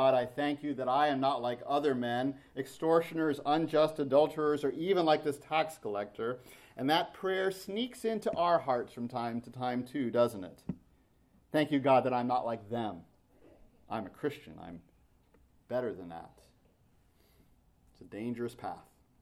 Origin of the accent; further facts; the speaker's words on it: United States; But oftentimes, as an American, not knowing the language and, well, not exactly fitting